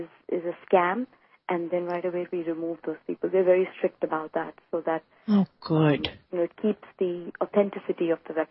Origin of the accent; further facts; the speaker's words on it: New York, United States; I'm from New York, and my main business is I'm in the clothing and the fashion business.